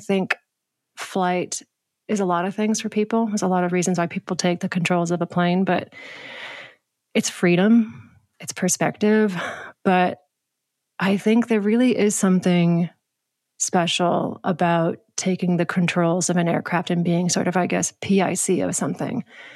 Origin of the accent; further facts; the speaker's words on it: New England, United States; I grew up in New England, which is a lot of rural woods and mountains and the Appalachians.